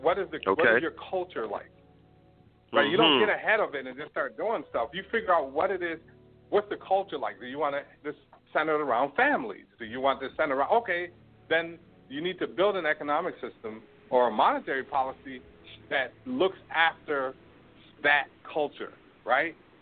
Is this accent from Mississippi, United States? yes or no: no; New York, United States; now in Toronto, Canada; I'm from New York.